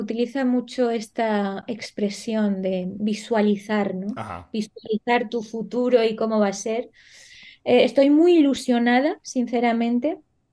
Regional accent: Spain; also born or lived in Tehran; Yo, a ver, yo soy una falsa iraní, en realidad. ¿Por qué? Porque yo nací en Teherán y recién nacida, o sea, yo tenía 4 meses cuando me cogió mi mamá con mi hermana, nos subimos al avión y vinimos a España

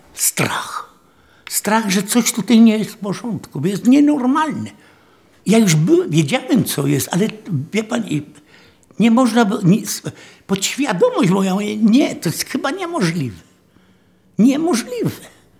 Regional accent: Częstochowa, Silesian Voivodeship, Poland; born there; Mówię, Częstochowa, Warszawa, Opatów, bo ja jestem urodzony w Częstochowie.

